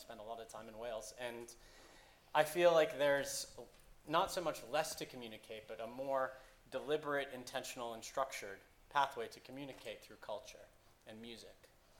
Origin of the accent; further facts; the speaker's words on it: Canada; moved away; I'm from Canada, so originally, and I consider ourselves a small nation